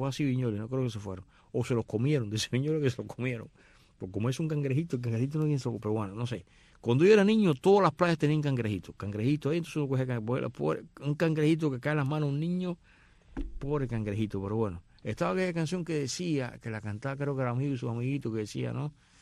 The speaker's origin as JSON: {"language": "Spanish", "region": "Matanzas", "country": "Cuba", "tie": "born or raised there", "also_born_or_lived": "Havana", "said": "habiendo nacido como nací en Matanzas y habiendo crecido a la vez en las dos ciudades, en La Habana y Matanzas, pues vivía en las dos ciudades a la vez. Mi familia vivía en la ciudad a la vez."}